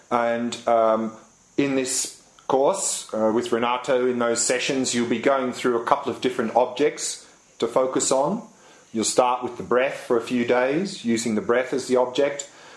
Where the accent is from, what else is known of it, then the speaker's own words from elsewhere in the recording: Australia; I'm from Australia.